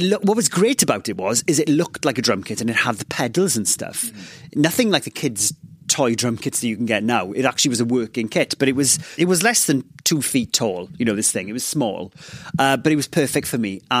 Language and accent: English; Ammanford, Wales, United Kingdom; I grew up in Ammanford, this place in southwest Wales, which is like an ex-mining town.